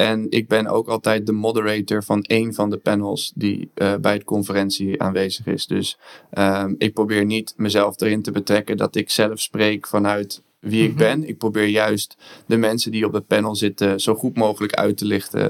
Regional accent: Netherlands; also born or lived in Alabama, United States; Omdat ik uit Nederland kom.

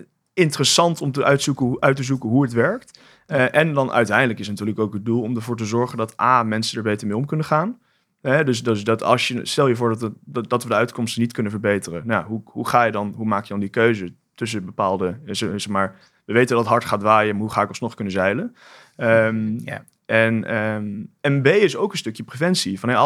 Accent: Oldenzaal, Overijssel, Netherlands; Ja, ik ben geboren en getogen in Oldenzaal. Ik ben denk ik de enige niet-Brabander in deze zaal.

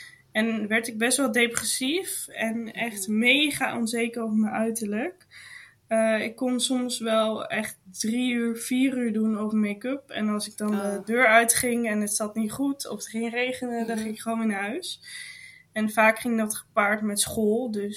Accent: Terwolde, Gelderland, Netherlands; ik kom dan uit Terwolde en dat is een heel klein boerenplekje, zeg ik altijd.

